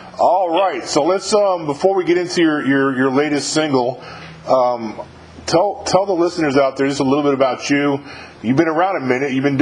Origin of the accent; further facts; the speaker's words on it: New York, United States; now in Mississippi, United States; I live in Mississippi, but I'm from New York originally.